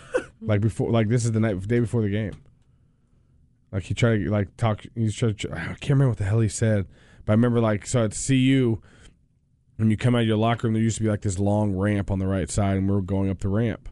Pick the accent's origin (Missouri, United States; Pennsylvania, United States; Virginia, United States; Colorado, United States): Colorado, United States; Like, I'm from Colorado, but I couldn't.